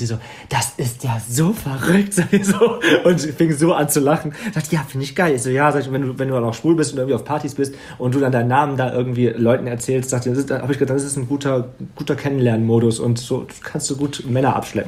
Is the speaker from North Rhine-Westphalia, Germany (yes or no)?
yes; Wegberg, North Rhine-Westphalia, Germany; in dem Dorf, wo ich aufgewachsen bin, in Wegberg, zur Tafel und helfe da aus.